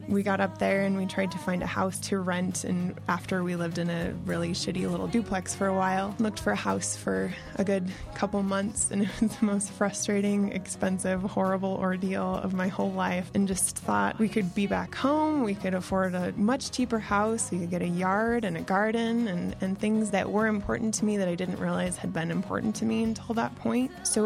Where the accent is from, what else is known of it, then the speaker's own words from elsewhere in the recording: Ogden, Utah, United States; Growing up in Ogden was such a weird experience. My family's lived there for a really long time. It's a small community.